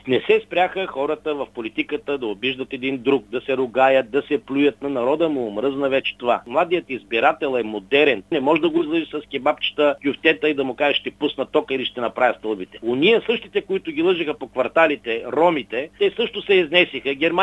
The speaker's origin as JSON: {"language": "Bulgarian", "town": "Veliko Tarnovo", "region": "Veliko Tarnovo Province", "country": "Bulgaria", "said": "аз идвам от Велико Търново, от квартал Света гора."}